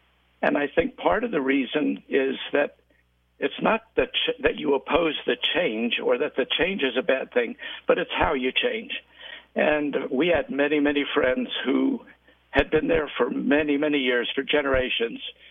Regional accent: Zimbabwe; In my early youth, of course, it was part of the British Commonwealth of Nations.

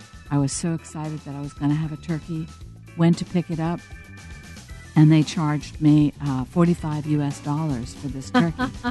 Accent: New York City, New York, United States; I mean, I came from New York City, and all of a sudden I had to bake bread, and I had to make all my own food

